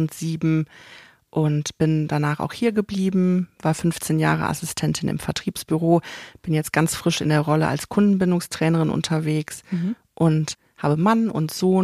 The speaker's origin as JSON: {"language": "German", "town": "Cologne", "region": "North Rhine-Westphalia", "country": "Germany", "tie": "born or raised there"}